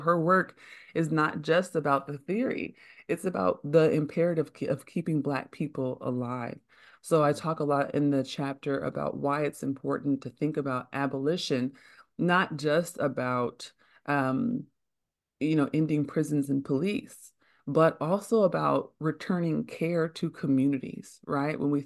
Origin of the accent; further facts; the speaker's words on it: Oakland, California, United States; Growing up in Oakland, California, I grew up in the birthplace of the Black Panther Party.